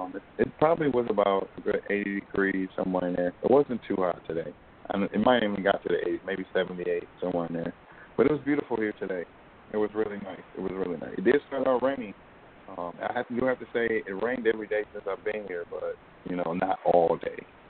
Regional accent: United States; Don't think just because I'm from America, I got some muddy boots on.

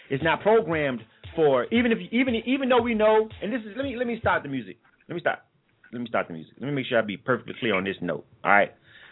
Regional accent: the South, United States; So I don't, and I'm like that because I'm from the South, and I don't necessarily listen to what everybody think is hot.

